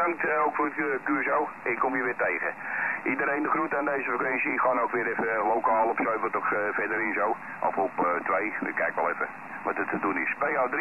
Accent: Amsterdam, North Holland, Netherlands; also born or lived in Groningen; En ik ben in Groningen geboren, alleen ik ben getogen in Amsterdam, en dat hoor je waarschijnlijk, of niet?

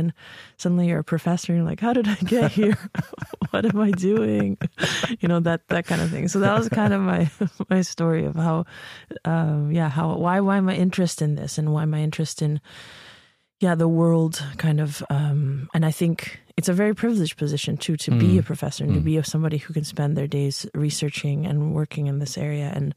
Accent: Canada; also born or lived in Poland / Hamburg, Germany; now in St. Gallen, Switzerland; I'm Canadian, I'm Polish.

